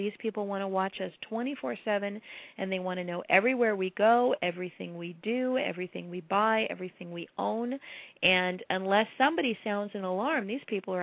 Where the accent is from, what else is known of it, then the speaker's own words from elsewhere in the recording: New Hampshire, United States; The governor of my home state of New Hampshire appointed me as an expert to serve on the RFID study committee here.